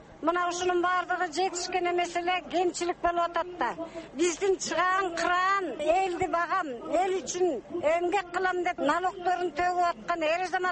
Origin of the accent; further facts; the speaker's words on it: Kochkor, Naryn Region, Kyrgyzstan; Мен Кочкордон келдим.